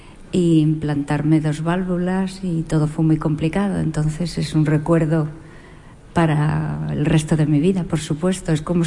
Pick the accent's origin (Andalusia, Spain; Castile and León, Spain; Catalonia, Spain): Andalusia, Spain; Granada; De Granada.